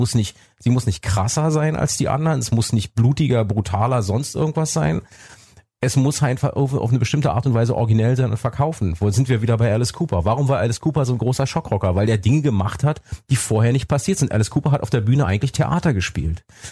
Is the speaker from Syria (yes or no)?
no; East Germany, Germany; ich komme ja aus der DDR, also war mit Informationen sowieso ein bisschen schwierig